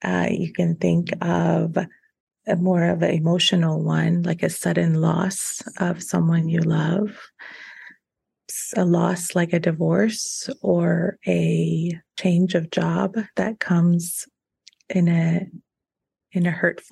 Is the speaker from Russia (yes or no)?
no; Iran; now in Tucson, United States; I live in Tucson, Arizona. I'm originally from Iran.